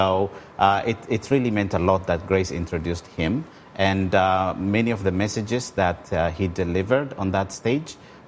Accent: Ethiopia; growing up in Ethiopia with a post-polio physical disability since I was a child

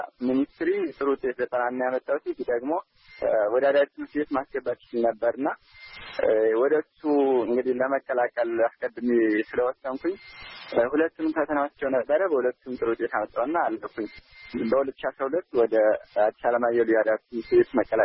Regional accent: Amhara, Ethiopia; born there; ምዕራብ ጎጃም ሁሉን ተከለ ወረዳ ነው የተወለድኩት። ገጠራማ ክፍል ነው።

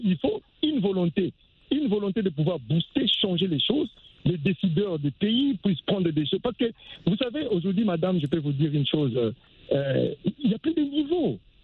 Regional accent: DR Congo; ici, chez nous, en RDC

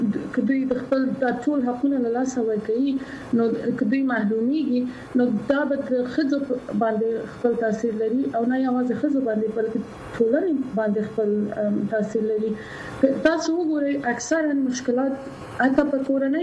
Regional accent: Kabul, Afghanistan; also born or lived in Pakistan; زه پنځه کاله په پاکستان کې اوسېدلی یم کله چې طالبان راغلل افغانستان ته اولې دورې کې زما کورنۍ پاکستان ته لاړل

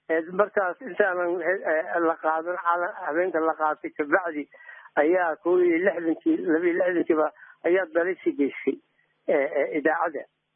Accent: Nugal, Somalia; Magaaladaasi hodya la yihaahdo gobolka nuugubay kamid tahay oo magaalo xeebeed

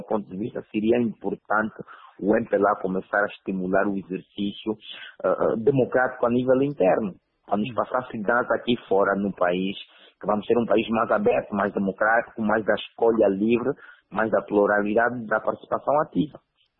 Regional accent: Angola; Tudo bem, enquanto angolanos, é o partido no poder há mais de 40 anos

